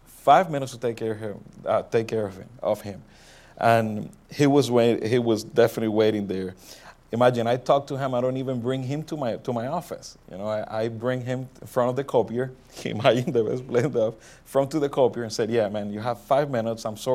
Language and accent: English; Puerto Rico; first language Spanish; English is a second language; now in Orlando, United States; I grew up in Puerto Rico. That's why I speak my first language is Spanish. I moved to Orlando, Florida in 2003.